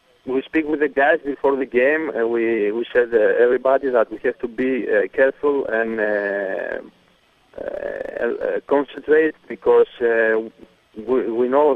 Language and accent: English; Greece; English is a second language; also born or lived in Italy; No, I mean, everybody knows that I am from Greece.